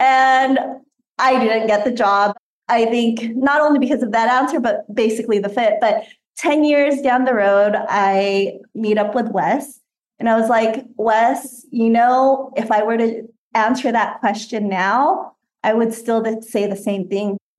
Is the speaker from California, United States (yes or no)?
yes; Stockton, California, United States; I grew up in Stockton, California. So it's about an hour and a half away from Sacramento and San Francisco. And I went to an inner city high school, so I didn't get any exposure to finance.